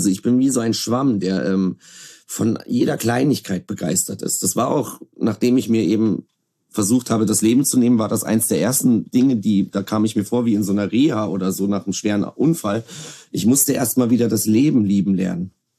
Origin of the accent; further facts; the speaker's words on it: Berlin, Germany; moved away; ich bin ja ursprünglich aus Berlin und ich wurde von einer Berliner Mutter erzogen.